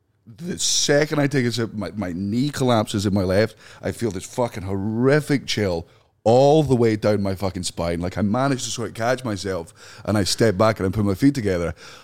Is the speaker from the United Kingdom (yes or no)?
yes; Scotland, United Kingdom; No, I grew up in Fife.